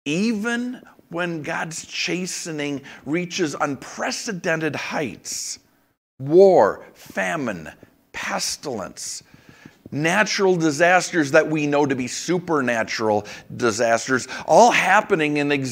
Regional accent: Minneapolis, Minnesota, United States; Was in the Twin Cities over the weekend, my hometown, towns, I guess, Minneapolis, St. Paul

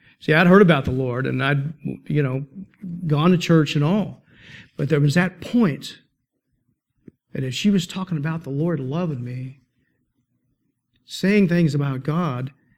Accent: Arkansas City, Kansas, United States; we stayed in a dorm up there because I was from Ark City, so I spent a good bit of time away from home.

